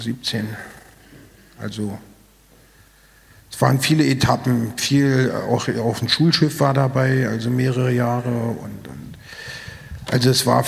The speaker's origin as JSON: {"language": "German", "region": "Berlin", "country": "Germany", "tie": "born or raised there", "said": "Ich bin in Berlin aufgewachsen, damals noch West-Berlin. Drei Schwestern, Vater, Mutter."}